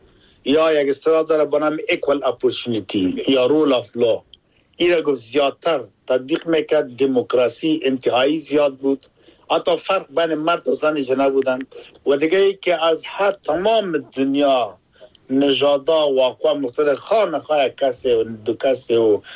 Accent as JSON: {"language": "Persian", "country": "Afghanistan", "lives_now": "United Kingdom", "said": "ما افغان هستم در انگلستان زندگی می کنم، این که خود ما افغان هستم مسلمان هستم"}